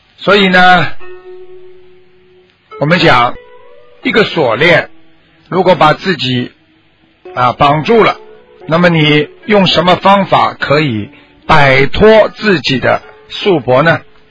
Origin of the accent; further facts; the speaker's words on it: China; 我们中国人说啊，讲孝道，讲礼节